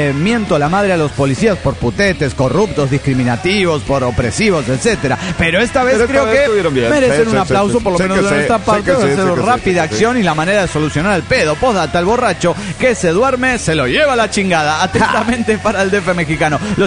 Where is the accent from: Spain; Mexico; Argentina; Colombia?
Colombia; Tunja, Boyacá; de Tunja, Colombia.